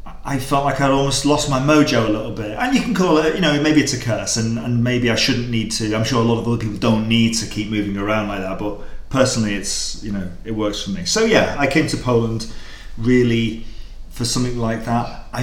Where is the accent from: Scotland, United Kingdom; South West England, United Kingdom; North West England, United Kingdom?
North West England, United Kingdom; So I'm from Northwest England, and I love my country and I've got a lot of family and friends there